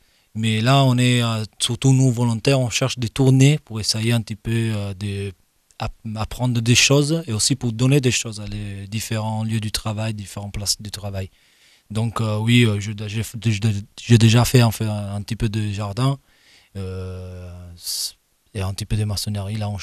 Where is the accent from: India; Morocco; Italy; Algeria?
Italy; northern Italy; French is a second language; now in France; Je viens de l'Italie, du nord de l'Italie, à côté, dans les vallées des Alpes. C'est 4 mois que je suis ici.